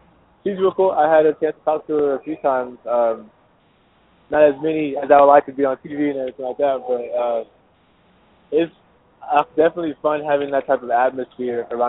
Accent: San Antonio, Texas, United States; born there; now in Dallas, United States; because I was born in San Antonio, so I hope they give me a pass on that.

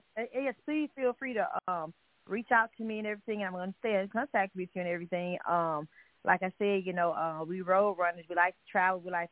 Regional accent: St. Louis, Missouri, United States; now in Tupelo, United States; I'm actually originally from St. Louis, but I reside in Tupelo, Mississippi, so I represent for the Silk.

